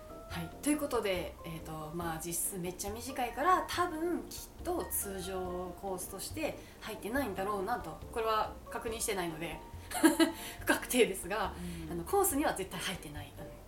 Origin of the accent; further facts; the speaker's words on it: Kansai, Japan; 関西人ですから。